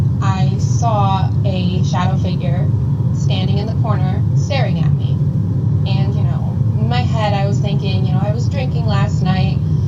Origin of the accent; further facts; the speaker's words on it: Connecticut, United States; So I'm 22. I'm from Connecticut.